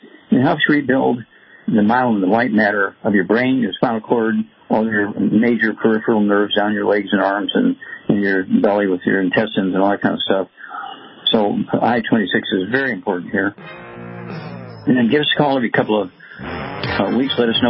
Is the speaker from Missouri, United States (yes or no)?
yes; Missouri, United States; Chuck, let's go to my home state, Missouri, Missouri, Big Mo